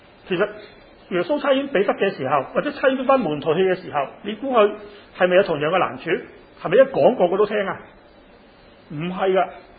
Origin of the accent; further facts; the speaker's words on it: Chaozhou, Guangdong, China; 我哋潮州人更加叻啦